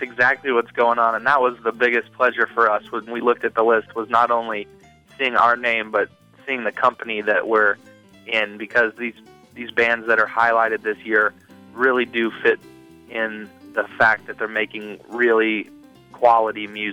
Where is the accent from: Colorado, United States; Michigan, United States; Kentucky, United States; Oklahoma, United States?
Colorado, United States; Denver; We grew up together in Denver. We've known each other since we were 3 years old